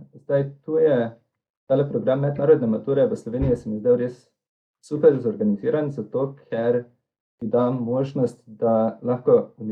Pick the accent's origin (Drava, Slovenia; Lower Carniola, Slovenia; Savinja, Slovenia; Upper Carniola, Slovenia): Drava, Slovenia; Maribor; now in Munich, Germany; prihajam iz Maribora. Tukaj sem hodil na drugo gimnazijo, potem sem bil v mednarodni maturi. Diplomiral pa sem na Berkeleyju iz računalništva.